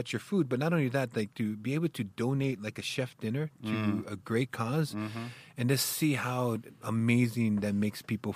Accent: United States; I don't know, being proud of being American.

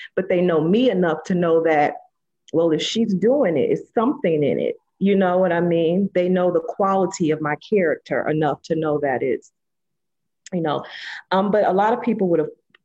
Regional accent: Florida, United States; now in Atlanta, United States; I'm from Florida, but I'm in Atlanta.

